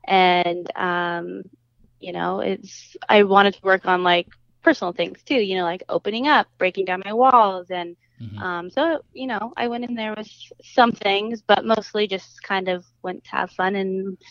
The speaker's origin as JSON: {"language": "English", "region": "Washington", "country": "United States", "lives_now": "Los Angeles, United States", "said": "I'm originally from Washington State."}